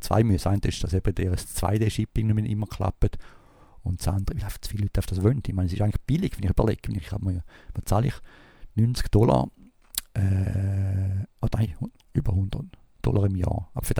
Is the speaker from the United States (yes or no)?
yes; United States; bei uns in Amerika